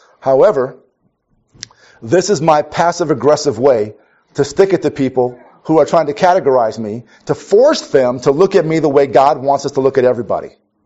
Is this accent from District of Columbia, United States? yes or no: no; Minnesota, United States; I grew up in Minnesota where I thought, I'm an idealistic person and I'm an activist at heart